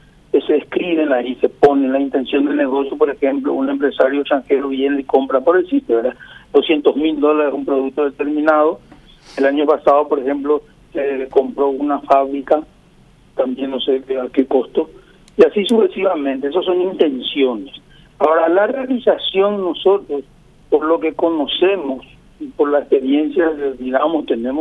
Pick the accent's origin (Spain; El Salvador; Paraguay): Paraguay; son los pilares fundamentales de que podamos decir como paraguayos que tenemos nuestro producto estrella, que es la carne